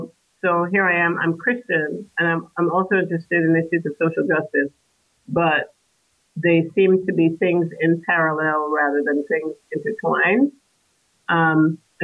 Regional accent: Trinidad & Tobago; now in United States; I'm originally from Trinidad, and I grew up mostly in the Roman Catholic tradition. And coming to the U.S., continued that for a while, and then was part of a non-denominational Black church

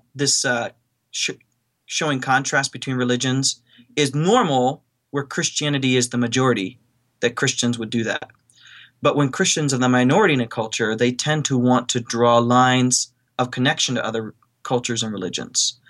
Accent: Ohio, United States; I grew up in North Central Ohio. And, you know, I grew up in a place where there wasn't a lot of diversity.

